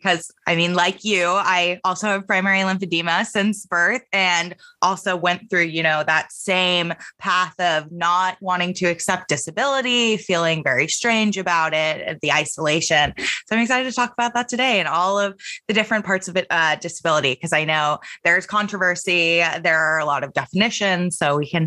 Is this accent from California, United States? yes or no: yes; California, United States; now in Boston, United States; I'm 24 and I live in Boston. I'm from California though